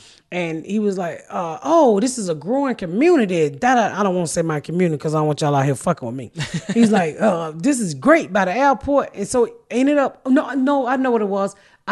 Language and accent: English; Atlanta, Georgia, United States; So I'm from the South. I'm from Atlanta. Never seen corn like that in my life.